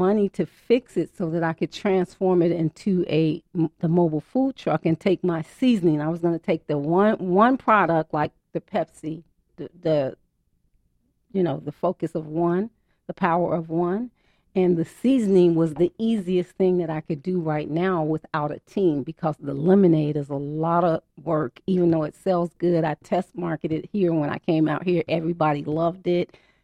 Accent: United States; because I'm because I'm African American as well as a woman and minority

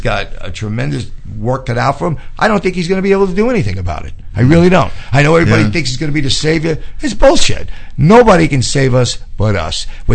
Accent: New York, United States; born there; I was born on 108th Street, Upper East Side, Harlem. It used to be an Italian neighborhood.

